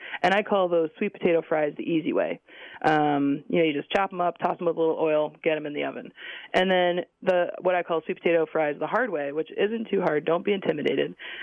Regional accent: New England, United States; I grew up in New England, and which is not the home of the sweet potato, but it certainly is the home of wonderful seafood

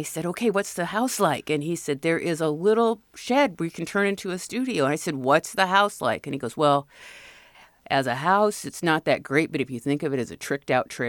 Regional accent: Richland Center, Wisconsin, United States; born there; I was actually born in a rural area. I was born in Richland Center, Wisconsin.

